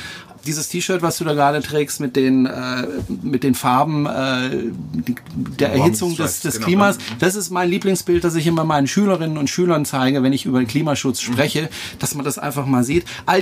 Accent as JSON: {"language": "German", "town": "Freiburg", "region": "Baden-Württemberg", "country": "Germany", "said": "Ich komme ja ursprünglich aus Freiburg"}